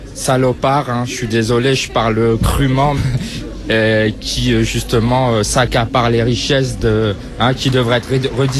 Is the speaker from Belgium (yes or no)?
no; Valenciennes, Hauts-de-France, France; Plutôt, donc moi de Valenciennes.